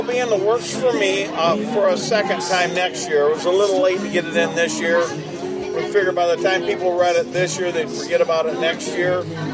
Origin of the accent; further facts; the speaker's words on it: Schoolcraft, Michigan, United States; Schoolcraft, Michigan.